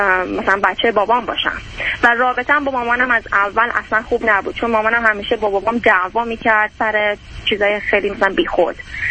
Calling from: California, United States; از کالیفرنیا، اورنج کانتی.

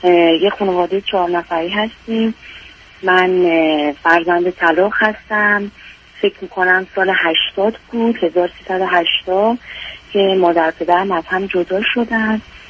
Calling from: Iran; من از ایران مزاحمتون میشم. بعد من 23 سالمه، یعنی در واقع در 8/2/1370 متولد شدم.

